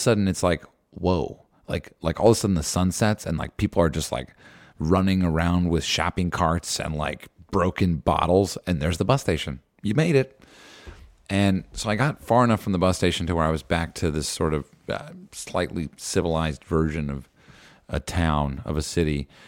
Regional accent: New Jersey, United States; Pittsburgh's cool because it reminds me, I grew up in New Jersey.

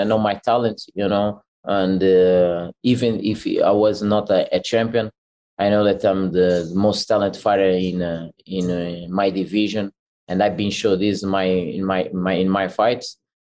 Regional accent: Portugal; English is a second language; I grew up in Portugal.

